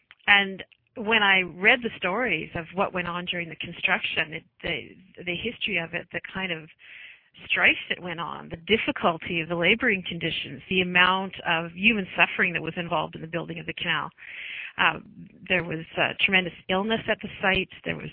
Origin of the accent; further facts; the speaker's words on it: Ontario, Canada; like many people growing up in Eastern Ontario, I was very familiar with the canal and visited as a recreational site